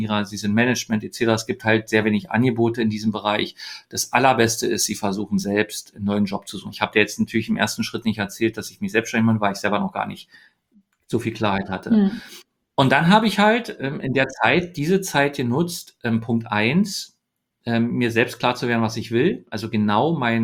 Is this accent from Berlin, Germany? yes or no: yes; Berlin, Germany; ich bin ja in Ostberlin geboren, in Oberschöneweide bin ich groß geworden. habe in Köpenick Schule gehabt.